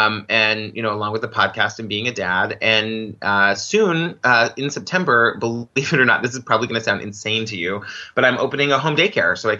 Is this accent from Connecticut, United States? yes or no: no; Massachusetts, United States; I grew up on Cape Cod in Massachusetts. It's so funny. People always think it's fancy.